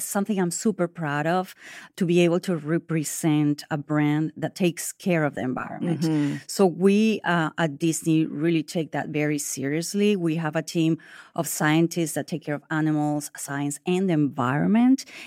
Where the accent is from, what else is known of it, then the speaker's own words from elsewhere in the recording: Venezuela; I'm originally from Venezuela